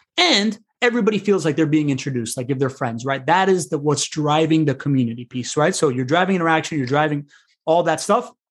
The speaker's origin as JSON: {"language": "English", "town": "Miami", "region": "Florida", "country": "United States", "tie": "born or raised there", "said": "I grew up in Miami. I know the value of a velvet rope."}